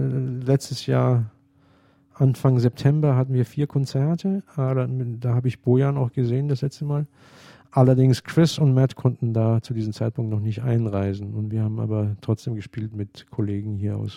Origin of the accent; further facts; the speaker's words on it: Nuremberg, Bavaria, Germany; ich bin in Nürnberg aufgewachsen und ich hatte den damals kennengelernt.